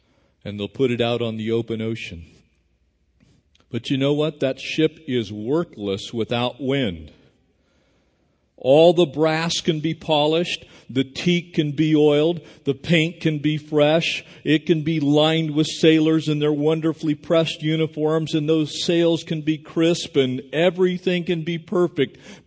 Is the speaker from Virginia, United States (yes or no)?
no; California, United States; be one of those guys that's had the blessing of living here in Southern California my entire life. I was born in San Diego County.